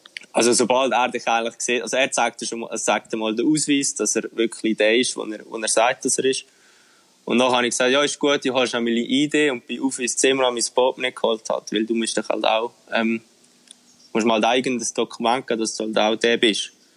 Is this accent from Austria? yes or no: no; Switzerland; Und bei uns in der Schweiz ist einfach, sobald mal irgendwie ein bisschen Resultat ist oder so, du bist eigentlich überwacht von A bis Z.